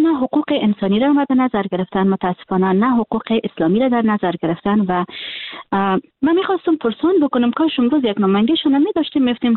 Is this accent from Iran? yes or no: no; Afghanistan; born or raised there